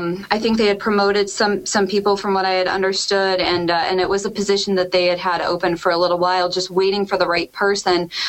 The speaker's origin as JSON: {"language": "English", "region": "Connecticut", "country": "United States", "tie": "born or raised there", "said": "I'm originally from Connecticut. I'm born and raised, grew up in Connecticut"}